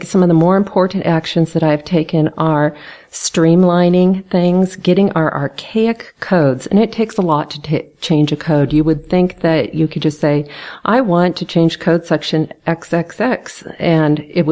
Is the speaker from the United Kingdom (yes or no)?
no; La Mesa, California, United States; in La Mesa, I think it's 24 years now, and during the time I have lived in La Mesa, I was born in La Mesa. Fun little fact, I'm only the second native-born La Mesan to hold public office.